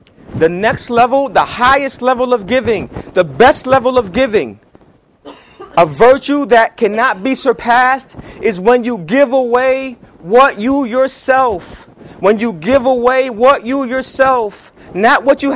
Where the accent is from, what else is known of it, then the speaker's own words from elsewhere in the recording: England, United Kingdom; Remember, I'm English, my Arabic is sketchy.